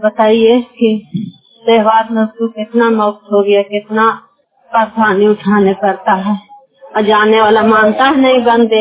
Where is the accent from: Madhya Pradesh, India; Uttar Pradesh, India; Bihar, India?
Bihar, India; मैं बिहार के रहने वाला हूँ।